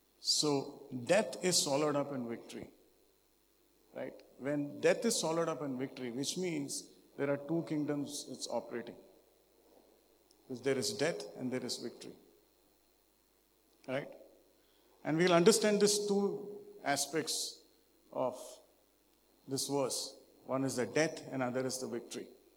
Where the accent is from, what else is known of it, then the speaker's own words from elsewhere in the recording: Mumbai, Maharashtra, India; By the way, I come from Bombay and the name of the place where I come from is called as Thana.